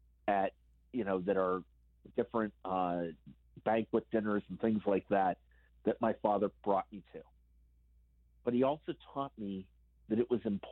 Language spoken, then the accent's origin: English; Greensburg, Pennsylvania, United States; I come from Greensburg, Pennsylvania.